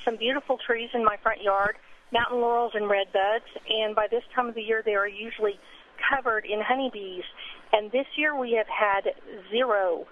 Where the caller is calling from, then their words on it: San Antonio, Texas, United States; San Antonio, Texas.